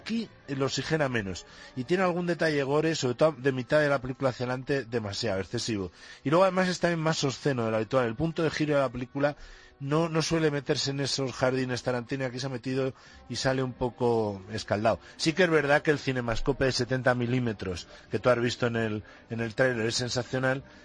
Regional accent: Madrid, Community of Madrid, Spain; Yo soy de Madrid, del barrio Malasaña, calle Divino Pastor

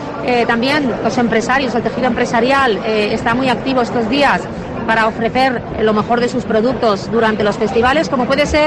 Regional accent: Benicàssim, Valencian Community, Spain; Cada vez que veo una foto de Benicàssim digo, mira que es bonito mi pueblo.

